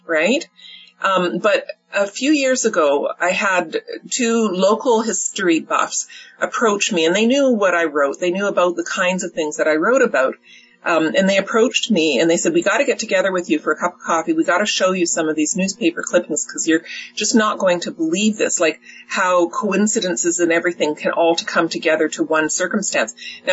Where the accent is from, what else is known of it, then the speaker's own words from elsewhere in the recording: Brantford, Ontario, Canada; set in my hometown of Brantford